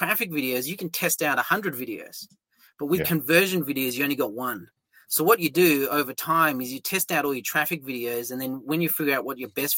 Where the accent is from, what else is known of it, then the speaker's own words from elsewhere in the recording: Sydney, New South Wales, Australia; now in Osaka, Japan; But I live in Osaka, Japan right now, but I'm from Sydney, Australia myself.